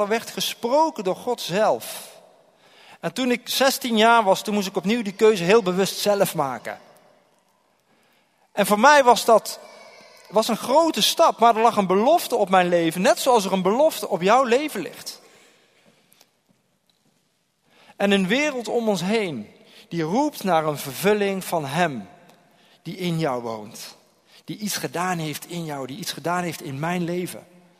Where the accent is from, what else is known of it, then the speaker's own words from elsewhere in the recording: Eindhoven, North Brabant, Netherlands; Ik wil me alvast excuseren voor mijn uitspraak. Ik kom uit Brabant, uit Eindhoven.